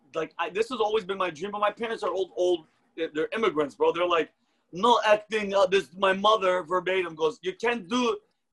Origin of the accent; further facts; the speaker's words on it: Yonkers, New York, United States; also born or lived in New Britain, Connecticut / Montana; I'm originally from Yonkers, New York.